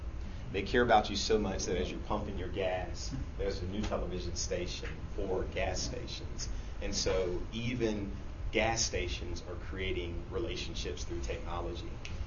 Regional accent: Texas, United States; also born or lived in Newark, New Jersey; now in Georgia, United States; I'm originally from Texas, and you'll hear it in my voice. I've been living in Georgia for the last few, but interesting enough, spent some time growing up in Newark, New Jersey

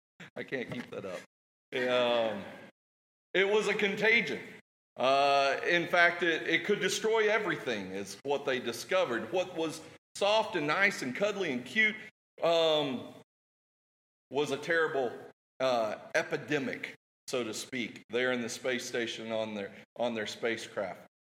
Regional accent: Springdale, Arkansas, United States; Now, as many of you know, I grew up in Springdale.

